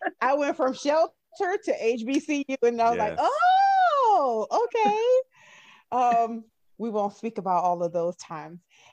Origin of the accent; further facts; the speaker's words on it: the South, United States; Because I'm a sweets person. I mean, I'm from the South. Come on.